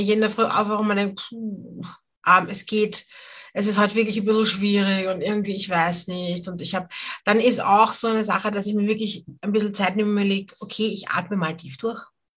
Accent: Austria; ich bin eine weiße Frau, ich bin in Österreich geboren, ich habe einen Migrationshintergrund, aber Generationen zurück. Ich bin eine sehr typische Österreicherin

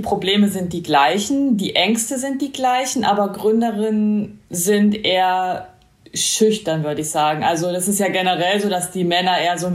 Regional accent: eastern Germany, Germany; Naja, also ich kenne es so von früher. Ich bin im Osten aufgewachsen

